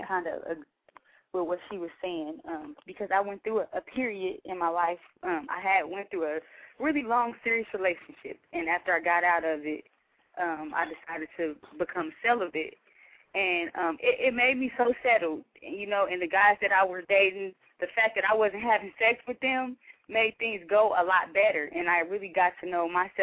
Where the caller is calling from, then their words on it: Florida, United States; Hey, I'm calling from Florida, just so you know.